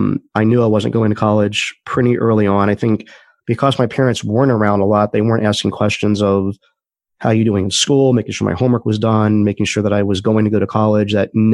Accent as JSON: {"language": "English", "town": "Washington", "region": "District of Columbia", "country": "United States", "tie": "born or raised there", "said": "I grew up in the Washington, D.C. area"}